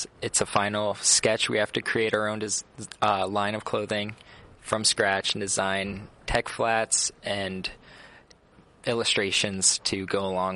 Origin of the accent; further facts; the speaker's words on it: Oskaloosa, Iowa, United States; I'm from Oskaloosa, Iowa.